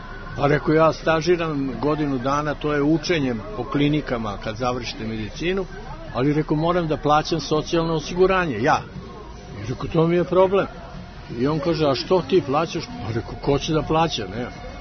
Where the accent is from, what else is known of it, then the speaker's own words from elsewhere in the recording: Belgrade, Serbia; I on kaže, po naglasku, vi ste iz Beograda. Ja kažem, jeste, ja sam iz Beograda. Pa kaže, vi ste Srbin. Ja kažem, jeste, ja sam Srbin.